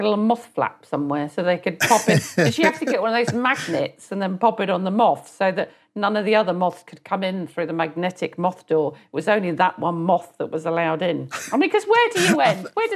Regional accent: England, United Kingdom; Because we're very English, aren't we? Nobody wants to say anything.

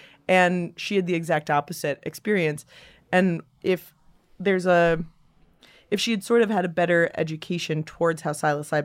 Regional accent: California, United States; I grew up in the Bay Area.

